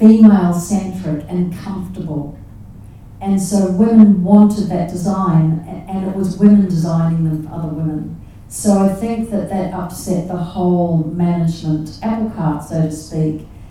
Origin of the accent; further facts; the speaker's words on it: New Zealand; I mean, I grew up in New Zealand